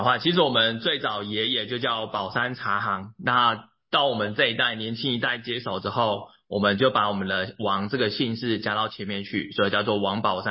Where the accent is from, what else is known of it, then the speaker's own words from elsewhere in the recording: Nantou County, Taiwan; 没错没错。